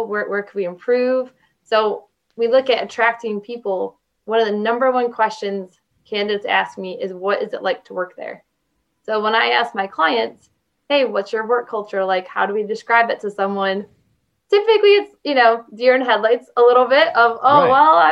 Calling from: Michigan, United States; So I'm calling you from Michigan here.

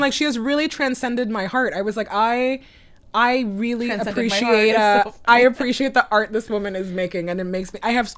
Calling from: Brooklyn, New York, United States; I'm calling in from Brooklyn.

